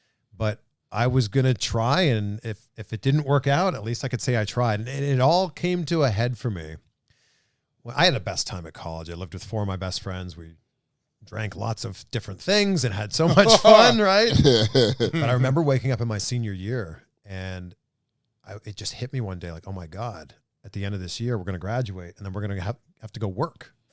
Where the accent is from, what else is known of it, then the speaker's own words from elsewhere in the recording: Pickering, Ontario, Canada; I'm from Canada, just outside of Toronto. I'm from a town called Pickering, Ontario. I went to school in Waterloo, Ontario